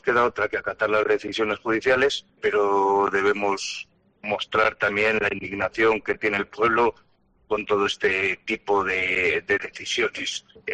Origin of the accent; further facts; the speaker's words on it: Soria, Castile and León, Spain; en los San Juanes, que somos de Soria